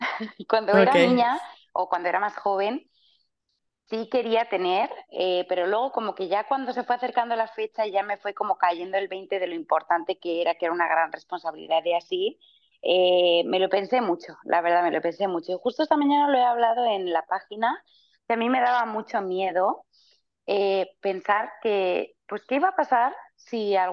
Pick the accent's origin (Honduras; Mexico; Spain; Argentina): Spain; yo soy española y hablo muy mal